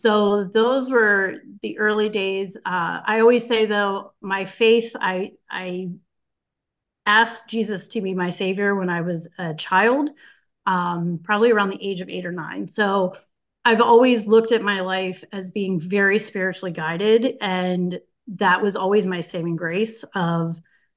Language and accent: English; Eastern Shore, United States; So I am from the Eastern Shore of the United States region, and I am 40 years old.